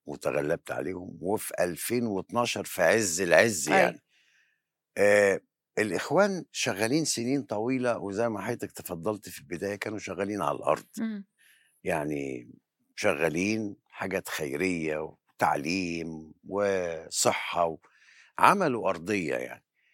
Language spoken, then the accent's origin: Arabic; Egypt; يعني في كده حاجات بالنسبة لنا كمصريين بنتمسك بيها يعني